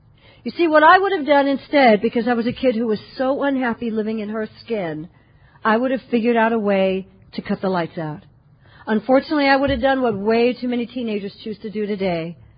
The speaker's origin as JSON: {"language": "English", "town": "Atlanta", "region": "Georgia", "country": "United States", "tie": "born there", "said": "So, in brief, I was born in Atlanta, Georgia. And as far back as I can remember, I was a kid who just hated who I was."}